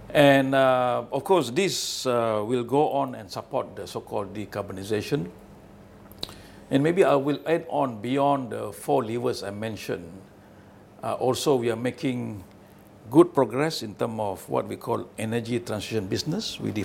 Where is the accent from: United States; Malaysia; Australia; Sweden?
Malaysia; Kota Kinabalu, Sabah; Hopefully will be deployed in my home state in Kota Kinabalu, Sabah, which I'm very proud of.